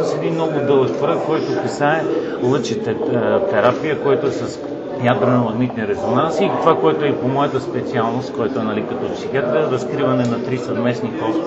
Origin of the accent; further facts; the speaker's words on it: Panagyurishte, Pazardzhik Province, Bulgaria; и това е в моя роден град, нали, става въпрос за Панаг